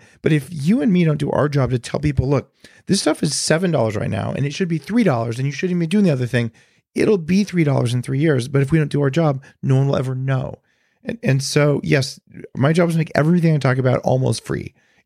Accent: California, United States

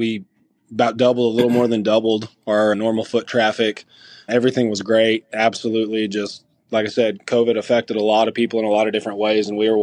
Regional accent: Texas, United States; I'm from Texas, born and raised here. I've been here my whole life. My father is originally Middle Eastern.

